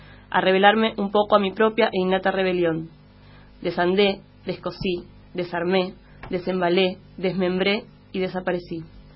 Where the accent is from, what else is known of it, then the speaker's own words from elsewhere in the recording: Escobar, Buenos Aires Province, Argentina; Yo soy de Escobar, no soy de ningún lado, vivía en Escobar cuando era chica.